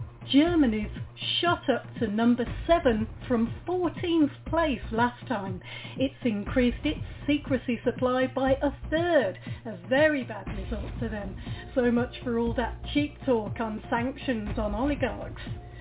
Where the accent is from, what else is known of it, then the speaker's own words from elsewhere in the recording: United Kingdom; I'm ashamed as a British person to tell you that when you combine Britain with all its satellite havens around the world, it is still the world's worst offender.